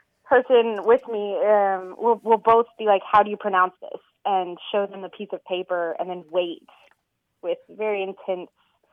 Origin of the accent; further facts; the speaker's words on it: Texas, United States; I was born in Texas and raised here, but my parents are both from Colorado and Kansas.